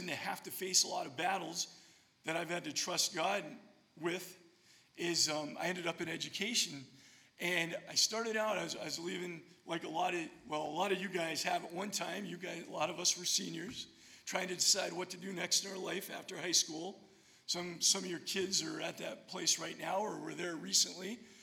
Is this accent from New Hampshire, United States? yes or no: yes; New Hampshire, United States; I can count on less than one hand how many people I've met from my home state of New Hampshire.